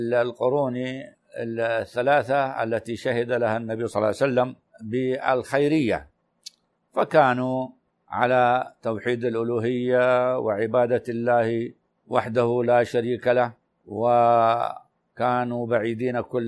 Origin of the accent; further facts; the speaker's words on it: Saudi Arabia; يوم الخميس الموافق عندنا في السعودية الثاني من صفر